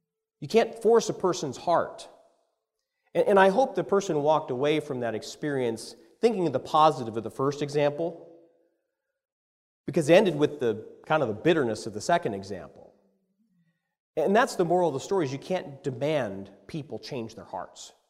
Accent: Pennsylvania, United States; We're from Pennsylvania, Northwest Pennsylvania.

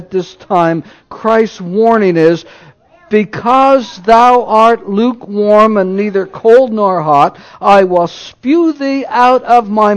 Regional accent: Newfoundland and Labrador, Canada; I remember as a boy growing up in Newfoundland, and for the first 12 or 15 years, we did not have electricity, we did not have running water, we had outdoor toilets

